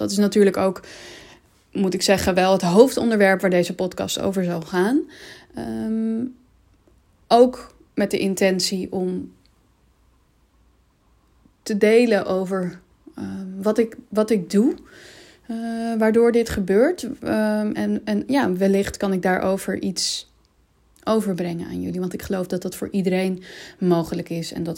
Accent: Amsterdam, North Holland, Netherlands; en ik kom uit Amsterdam.

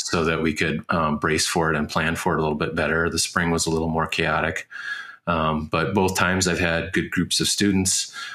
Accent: Fergus Falls, Minnesota, United States; So I was born and raised in Fergus Falls, Minnesota. So it's kind of the west central part of the state.

